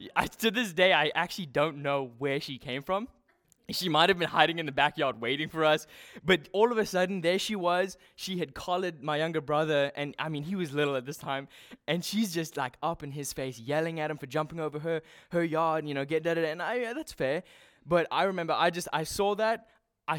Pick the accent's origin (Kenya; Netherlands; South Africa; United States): South Africa; so growing up in South Africa, we had a few neighbors.